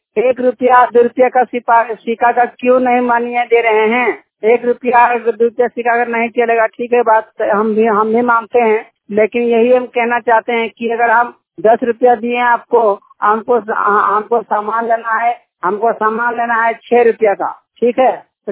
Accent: Dhanbad, Jharkhand, India; धनबाद से खरियापुर थाना हरियरपुर जिला धनबाद राज रांची मैं चुपचाची प्रखंड का निवासी हूँ।

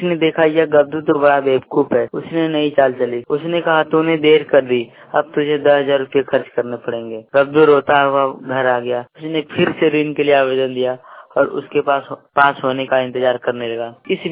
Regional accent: Bhagalpur, Bihar, India; भागलपुर से हूँ। मैं पढ़ रहा हूँ यहाँ पे।

